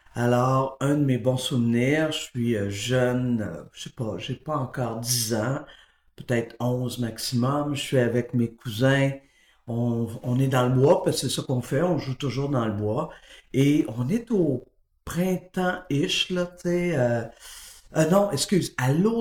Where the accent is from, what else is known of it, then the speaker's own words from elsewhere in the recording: Windsor, Quebec, Canada; born there; Moi, je suis née dans le canton de l'Est. Je suis née en Estrie, à Windsor, un petit village qui, à l'époque, s'appelait Windsor Mills, parce que c'était un village anglophone, beaucoup.